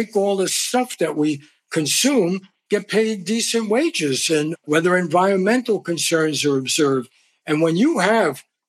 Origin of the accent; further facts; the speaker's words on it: New York City, New York, United States; I grew up in New York City, and whether a paper was considered conservative or not, they had to report honestly on labor strikes and working conditions.